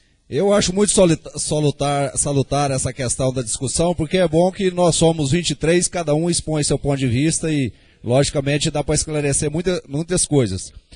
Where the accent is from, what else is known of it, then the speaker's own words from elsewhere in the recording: Goiás, Brazil; Lá na Jaiara, onde eu fui criado, gente do Nova Vila não vai levar para o bairro das Bandeiras.